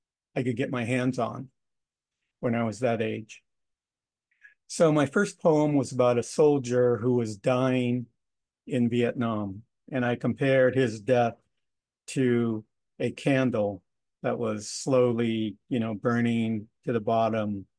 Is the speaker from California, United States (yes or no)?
yes; Compton, California, United States; born there; Well, I was born in Compton a long time ago, and things were a bit different back then.